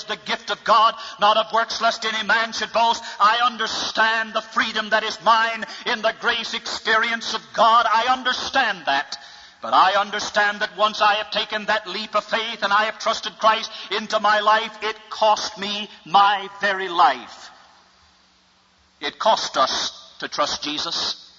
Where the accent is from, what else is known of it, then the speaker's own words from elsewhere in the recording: Sulphur Springs, Texas, United States; And I said, yes, sir, that's right. I am from Sulphur Springs, Texas.